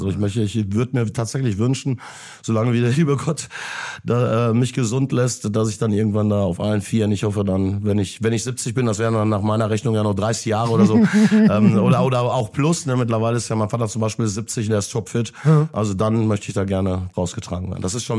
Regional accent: Bochum, North Rhine-Westphalia, Germany; Ich bin in der Stadt groß geworden, ich bin in dem Verein groß geworden, ich stand selber in der Ostkurve

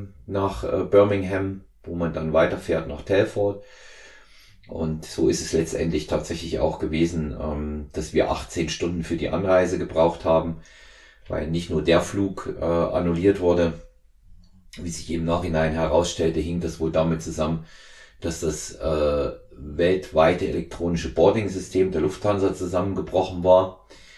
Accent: Germany; dass wir als Deutsche da waren, auch die einzigen Deutschen, auch die einzigen überhaupt, die keine britische Nationalität hatten.

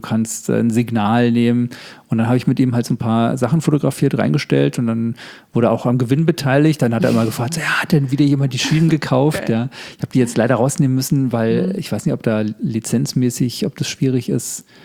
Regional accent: Berlin, Germany; born there; Also ich wollte immer wieder nach Berlin zurück. Also ich bin in Berlin geboren

